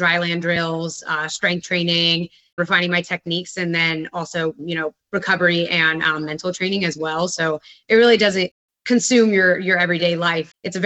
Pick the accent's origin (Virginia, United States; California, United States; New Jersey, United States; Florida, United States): Florida, United States; I grew up in Florida, born in South Florida, and I had five older siblings.